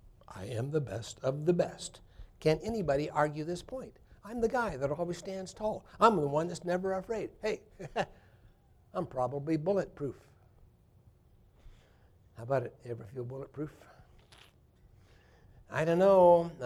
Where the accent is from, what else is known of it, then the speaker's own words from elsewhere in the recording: Kansas, United States; I was a hayseed from Kansas. I'd never been out of the four states of Kansas, Missouri, Nebraska, and Oklahoma.